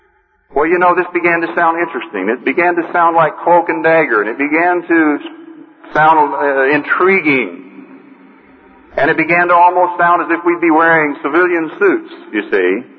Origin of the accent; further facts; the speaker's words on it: Oklahoma, United States; I grew up in Oklahoma, in the oil fields of Oklahoma. My father always worked in the oil fields.